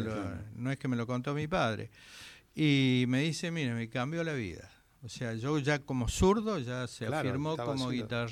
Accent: Buenos Aires, Argentina; born there; Yo nací acá en Capital Federal, pero mi padre estaba en el exilio, así que mi madre se fue al Cerro

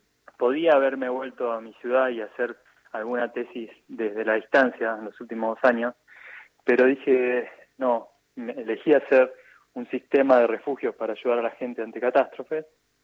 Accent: Argentina; a los 23, 24 años, dije, esto no es por acá, necesito estar en mi país, necesito ayudar, necesito hacer algo, y quería estar con mi familia. Así que dejé todo y me volví a Argentina

